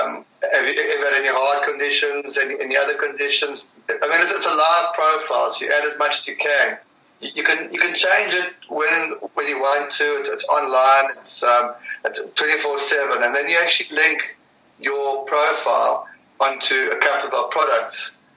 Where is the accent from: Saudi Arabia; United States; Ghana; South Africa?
South Africa; I'm a South African.